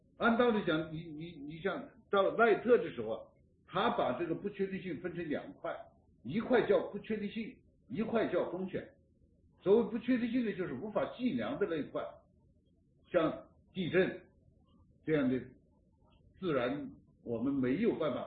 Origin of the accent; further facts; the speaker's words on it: southern China, China; 我在南方长大，我在武汉上大学